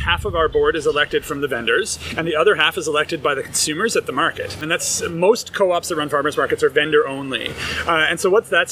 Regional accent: Ontario, Canada; So I grew up in Mennonite country in southern Ontario, where farmers markets are very much a fixture of your lifestyle, as a gathering space.

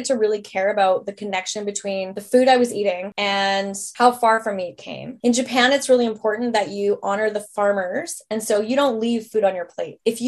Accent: British Columbia, Canada; moved away as an adult; But I'm actually from Vancouver Island originally, so I understand how far north I am. I've been here for 7 years and a month. Actually, you're catching me 6 weeks before I leave for Alberta.

